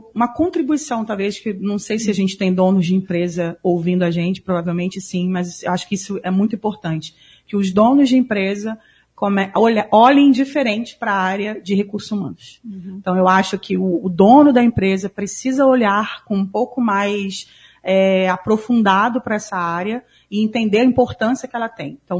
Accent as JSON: {"language": "Portuguese", "region": "Rio de Janeiro", "country": "Brazil", "lives_now": "Cascavel, Brazil", "said": "eu venho do Rio de Janeiro, mas eu já estava há 4 anos em Cascavel, aqui também no Paraná. Então, assim, a minha experiência no Paraná já são de 5 anos."}